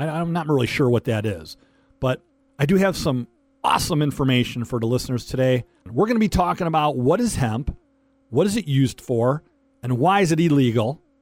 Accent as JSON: {"language": "English", "town": "Detroit", "region": "Michigan", "country": "United States", "tie": "born or raised there", "said": "because I'm from the city originally, as you know, Metro Detroit, the big D, born and raised in Detroit."}